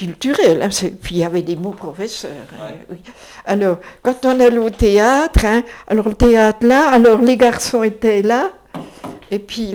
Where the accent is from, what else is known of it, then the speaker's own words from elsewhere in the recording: Dijon, Bourgogne-Franche-Comté, France; De Dijon, je suis